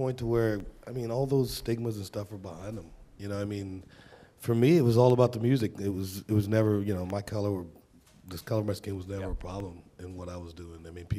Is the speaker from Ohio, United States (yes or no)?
no; South Carolina, United States; I grew up in South Carolina, and I was lucky.